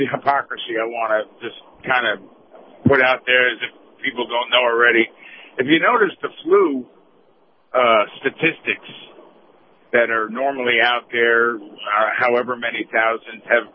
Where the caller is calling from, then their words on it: Temple, Texas, United States; Well, I'm just coming up into Temple, Texas, heading down south to San Antonio.